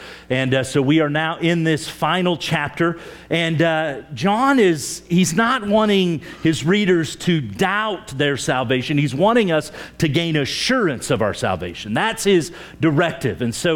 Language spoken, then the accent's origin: English; Oklahoma, United States; I'm from Oklahoma. You guys note from time to time, boy, he talks kind of funny, has a little drawn out.